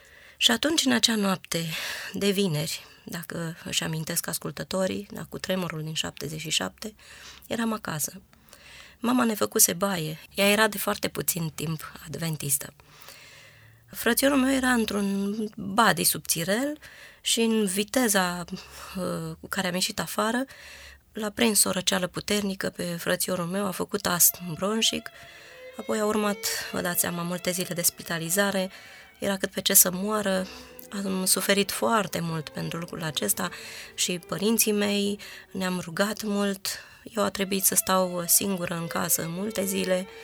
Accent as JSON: {"language": "Romanian", "town": "Constanța", "region": "Constanța County", "country": "Romania", "tie": "born there", "said": "M-am născut în Constanța."}